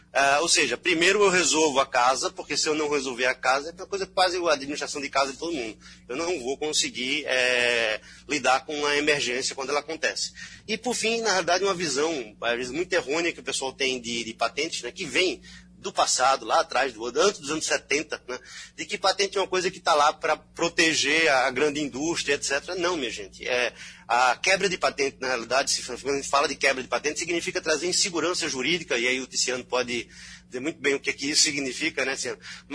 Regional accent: Belgium; Eu sou belga também, estou sendo brasileiro e belga.

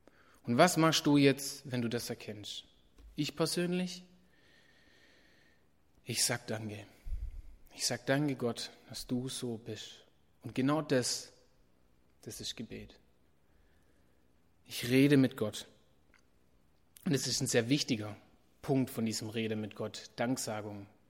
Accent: Bühlhausen, Germany; ich bin jetzt hier eben in Bühlhausen aufgewachsen

